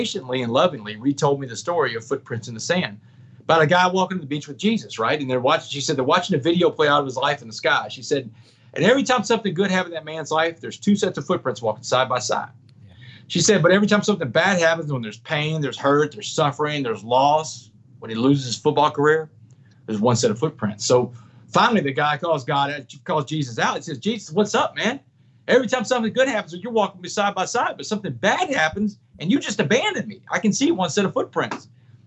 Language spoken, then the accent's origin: English; Port Arthur, Texas, United States; the one above my bed where I grew up on Roanoke Street, Port Arthur.